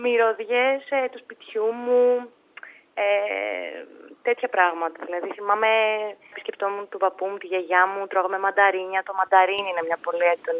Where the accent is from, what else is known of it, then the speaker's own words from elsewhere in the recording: Thessaloniki, Central Macedonia, Greece; Δηλαδή ότι και πριν τους πω ότι είμαι από τη Θεσσαλονίκη, αναγνωρίζουν κάποια χαρακτηριστικά δικά μου από τη Βόρεια Ελλάδα.